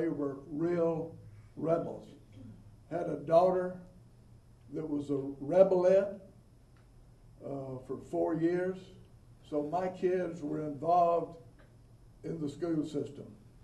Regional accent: Ensley, Alabama, United States; I grew up in Ensley, Alabama. We were the Ensley Yellow Jackets, like Jack's Jones Valley Brownies.

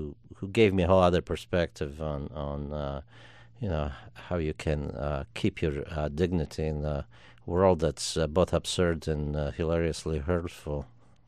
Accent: Romania; moved away as an adult; I grew up in Romania, where I was born, and I didn't leave there until I was 19 years old.

